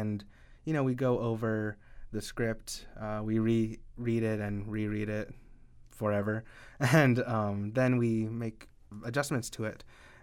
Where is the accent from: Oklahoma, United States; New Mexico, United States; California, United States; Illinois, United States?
New Mexico, United States; Santa Fe; You know, even me growing up in Santa Fe, it was very much the Pueblo Revolt didn't happen.